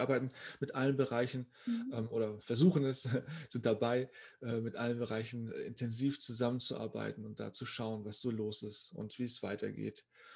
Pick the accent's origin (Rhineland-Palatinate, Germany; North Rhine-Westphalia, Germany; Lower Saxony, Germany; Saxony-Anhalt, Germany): Lower Saxony, Germany; Celle; Meine Fototapete steht in Bergen bei Celle. Ich sage immer, ich komme aus Celle, weil meistens kennen die Leute Bergen dann nicht.